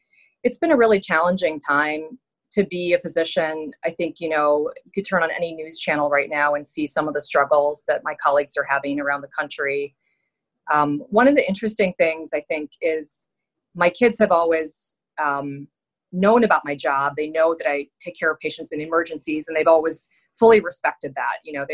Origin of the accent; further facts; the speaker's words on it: Seoul, South Korea; moved away; also born or lived in United States / Saudi Arabia; So I was born in the U.S. and then we moved to South Korea when I was a young girl. Hmm. And I grew up in Seoul.